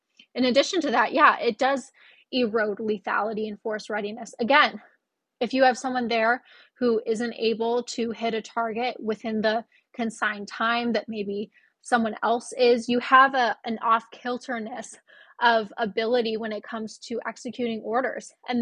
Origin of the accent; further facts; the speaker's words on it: United States; As an American, I want my taxpaying dollars to go towards a highly competent military.